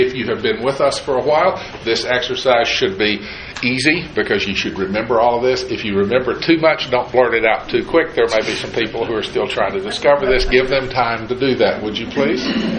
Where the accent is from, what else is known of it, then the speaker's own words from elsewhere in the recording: Great Smoky Mountains, United States; I grew up in the Smokies. 40 miles in a car could get me to the base of Mount LeConte.